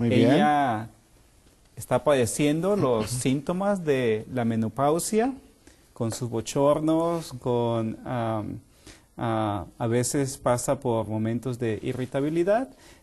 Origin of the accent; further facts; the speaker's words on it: Mexico; En mi país, yo soy de México, ahí comemos camote